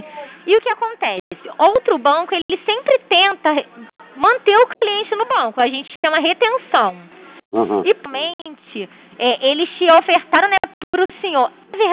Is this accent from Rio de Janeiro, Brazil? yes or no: yes; Rio de Janeiro, Brazil; Eu sou do Rio de Janeiro, assim, eu trabalho como santanense, só que eu trabalho no Rio.